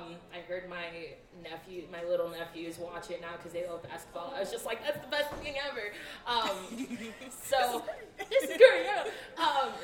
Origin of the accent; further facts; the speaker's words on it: Milwaukee, Wisconsin, United States; I was born and raised in Milwaukee. I went to school in Madison, Go Badgers.